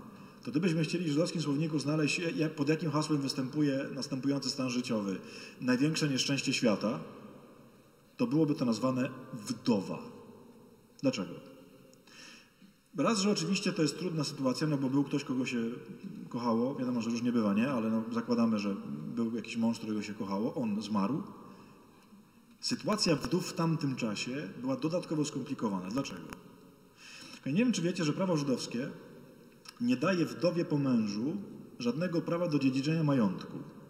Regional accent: Myszków, Silesian Voivodeship, Poland; Ja pochodzę z Myszkowa koło Częstochowy i obok mnie jest taka mała miejscowość, która się nazywa Mysłów.

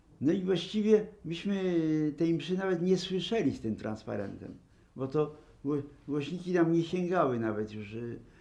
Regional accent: Pęgowo, Lower Silesian Voivodeship, Poland; Że z Pęgowa, taka wioska pod Wrocławiem, gdzie mieliśmy swój dom.

